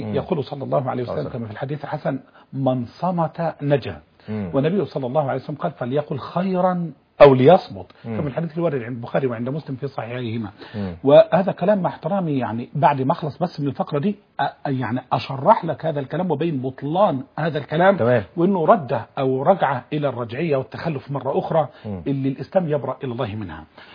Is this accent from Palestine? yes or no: no; Egypt; احنا كمصريين بنقول على الغداء